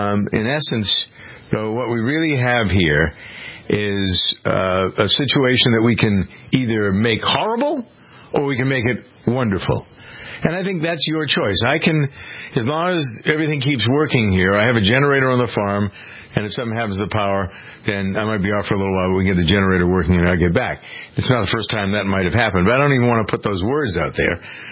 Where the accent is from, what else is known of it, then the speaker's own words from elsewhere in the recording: New England, United States; As a kid growing up in New England and knowing all of the radio stations